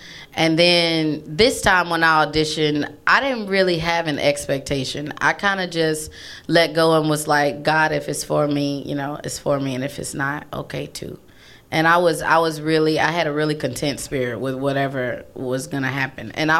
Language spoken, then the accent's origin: English; Raceland, Louisiana, United States; also born or lived in Greenville / Mississippi; So I was born in Greenville, and then I spent 9 years of my childhood in Raceland, Louisiana.